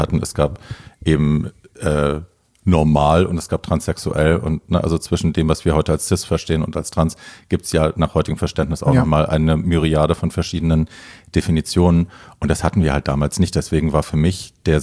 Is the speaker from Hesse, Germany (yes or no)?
yes; Hofheim, Hesse, Germany; Ursprünglich, also, ja, aus Hofheim. Also es ist so mein Taunuskreis.